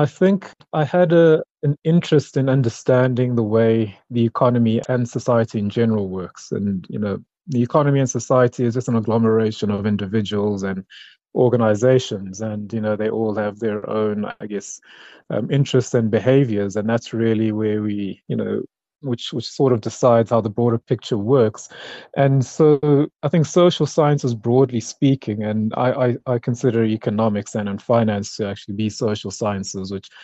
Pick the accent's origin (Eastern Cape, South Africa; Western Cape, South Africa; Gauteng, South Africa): Gauteng, South Africa; Johannesburg; Well, I'm Joburg born and bred. So I was born in Soweto and I grew up largely in Bryanston for most of my childhood.